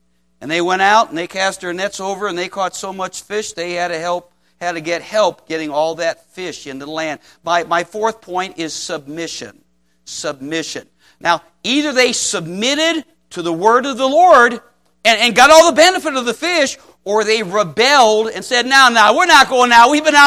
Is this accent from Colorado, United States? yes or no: no; Cleveland, Ohio, United States; My dad taught me as a kid growing up in Cleveland about tithing.